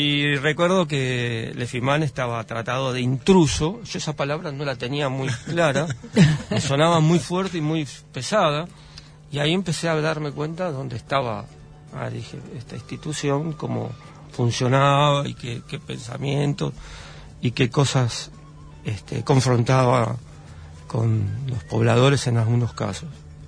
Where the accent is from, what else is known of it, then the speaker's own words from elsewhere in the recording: Florida, Buenos Aires Province, Argentina; De Florida, Vicente López, toda esa parte.